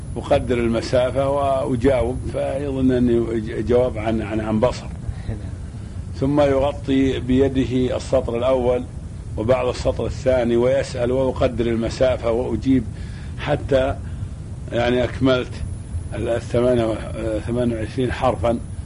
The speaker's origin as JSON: {"language": "Arabic", "town": "Buraidah", "region": "Al-Qassim", "country": "Saudi Arabia", "tie": "born there", "said": "أنا ولدت في مدينة بريدة عام 62 للهجرة، يعني 1362"}